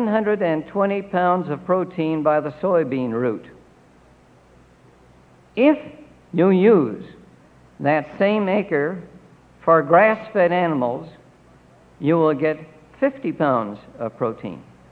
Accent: River Forest, Illinois, United States; Some of you might know that I come from River Forest. It's in Illinois.

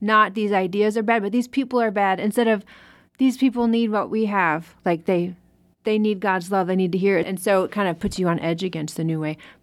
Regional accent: Wisconsin, United States; When I go back up to Wisconsin, my accent gets thicker.

